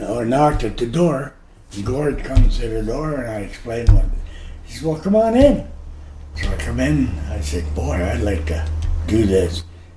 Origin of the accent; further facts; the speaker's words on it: Bridgeport, Ontario, Canada; Well, I'm from Bridgeport. I'm one of the Bridgeport River Rats.